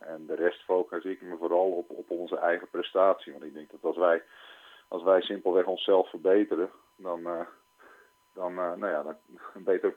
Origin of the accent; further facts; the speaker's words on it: Amersfoort, Utrecht, Netherlands; Maar ik kom uit Amersfoort. Ik heb ook enige vorm van nuchterheid.